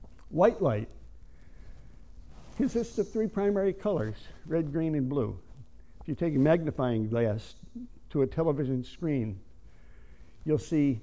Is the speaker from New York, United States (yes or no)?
yes; Yonkers, New York, United States; our fellowship of believers that Kathy and I grew up in back in Yonkers, New York, Bethany Chapel